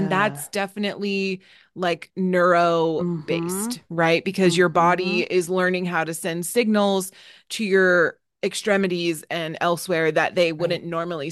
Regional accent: United States; Me as an American being self being totally right.

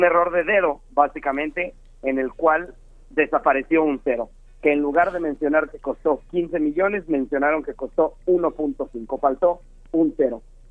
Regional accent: Mexico; No sé si estamos dimensionando bien como mexicanos

